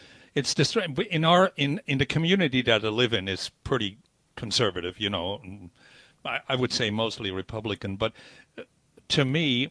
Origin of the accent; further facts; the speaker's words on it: Zurich, Switzerland; now in United States; I was born in Switzerland, and my hometown is Zurich.